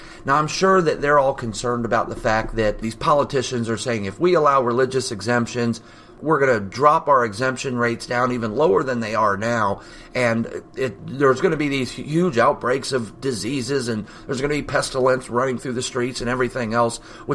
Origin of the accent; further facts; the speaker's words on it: Florida, United States; also born or lived in Ohio; I grew up in Ohio for a short amount of time before moving to Florida, so I am kind of familiar with that area.